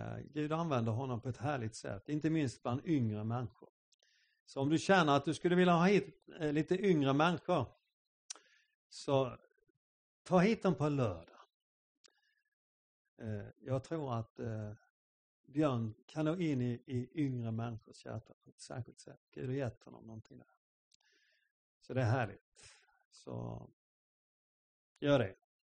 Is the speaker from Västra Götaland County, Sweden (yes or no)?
no; Helsingborg, Skåne, Sweden; born there; now in Habo, Sweden; och jag är född i Helsingborg för många år sedan. Men har under många år bott i Habo och där är jag idag pastor i en församling, Salemförsamlingen.